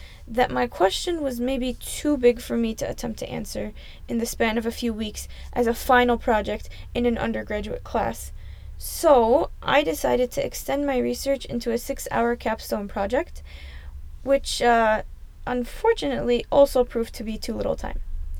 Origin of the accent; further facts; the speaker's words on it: United States; I was born and raised in America, and I know what it feels like to be misunderstood.